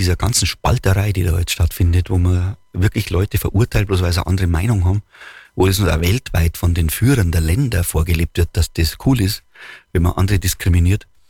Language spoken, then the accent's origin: German; Bavaria, Germany; wenn du als Bayer großzogen worden bist, ein Bier